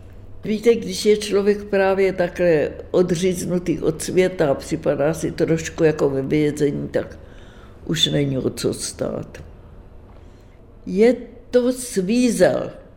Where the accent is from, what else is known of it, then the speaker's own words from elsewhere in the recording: Prague, Czechia; born there; Že jsem se narodila v Praze, že je mě 95 roku